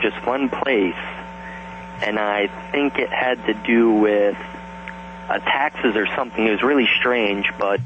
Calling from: Pennsylvania, United States; from Centre County, Pennsylvania.

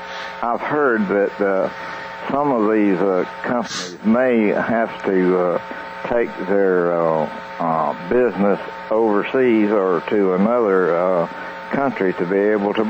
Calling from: North Carolina, United States; Hi, Kevin. … in North Carolina.

